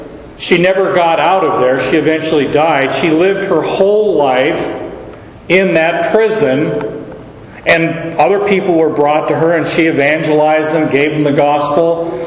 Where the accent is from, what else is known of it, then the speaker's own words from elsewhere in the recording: United States; As an American, we believe that because God is on our side, we're going to win.